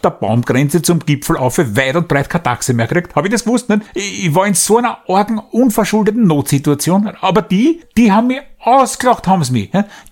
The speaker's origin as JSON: {"language": "German", "region": "Vienna", "country": "Austria", "said": "spürst das richtig, wie als Wiener ab dem Rapidstadion von Kilometer zu Kilometer dein Sympathiewert sinkt."}